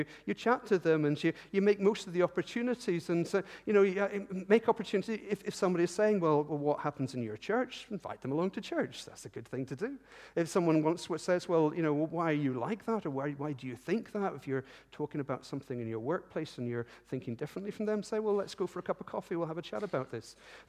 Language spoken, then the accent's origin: English; United Kingdom; We do this as British people, don't we?